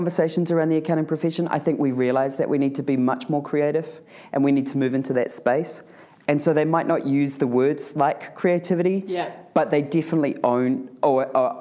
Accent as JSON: {"language": "English", "country": "New Zealand", "said": "so I'm from New Zealand originally, and in New Zealand I kind of did a lot of work around accounting."}